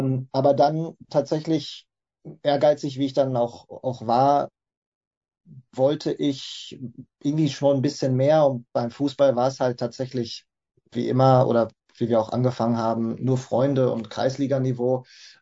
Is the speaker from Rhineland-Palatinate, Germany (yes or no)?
no; Schwerte, North Rhine-Westphalia, Germany; Ja, also ich komme aus Schwerte.